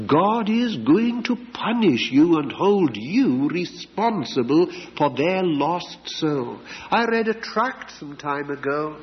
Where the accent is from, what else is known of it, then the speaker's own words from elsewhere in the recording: Llanelli, Wales, United Kingdom; walking through the hometown of, it was called Llanelli, my hometown, walking through the high street